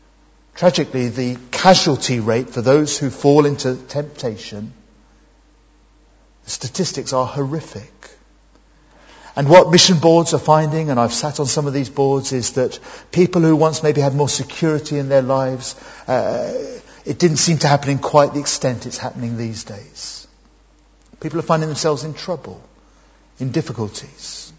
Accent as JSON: {"language": "English", "country": "United Kingdom", "said": "But hey, we're just British, most of us at least."}